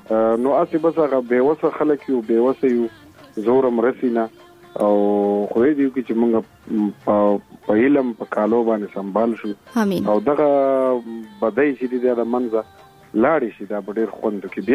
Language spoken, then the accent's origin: Pashto; Khyber Pakhtunkhwa, Pakistan; زمونږ د ماشومتوب اخترې خو چونکې مونږ خو په سوات کې په یو کلي کې اوسو